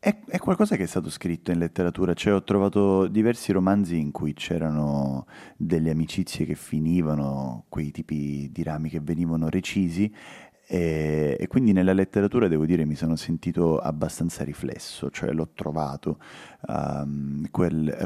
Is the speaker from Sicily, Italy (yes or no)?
yes; Catania, Sicily, Italy; Sono nato e cresciuto a Catania, che per certi versi non è assolutamente una città di provincia, perché è una città grande, è una metropoli, è enorme, però per altri lo è.